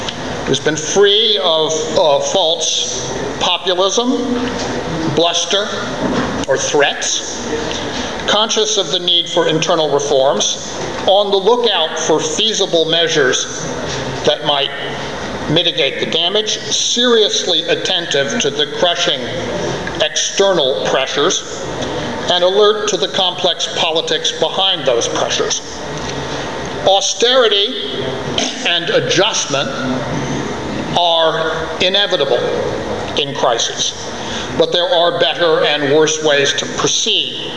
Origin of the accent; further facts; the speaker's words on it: Texas, United States; As an American, it's a particular privilege for me to have a role in these discussions, and I also need to say that as a Texan